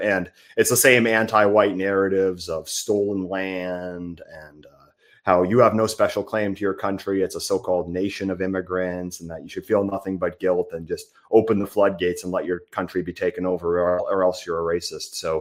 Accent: Canada; I do feel a significant degree of brotherhood and solidarity with them as a Canadian

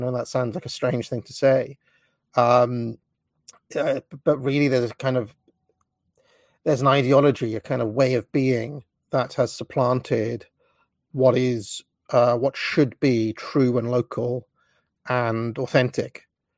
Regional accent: United Kingdom; I grew up in Thatcher's Britain. I grew up in the 80s, and I'm literally a child of this.

